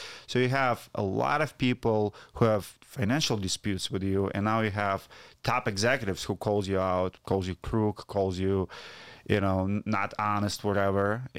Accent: Siberia, Russia; I'm from Siberia, the coldest place on earth.

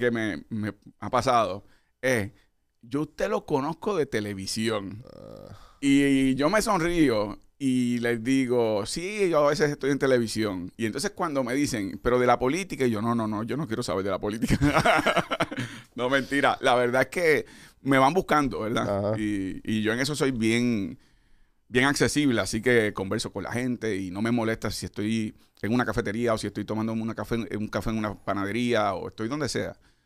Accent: Caguas, Puerto Rico; Yo soy de Caguas. Yo estudié mis estudios, ¿verdad?, primarios en Notre Dame, en Caguas.

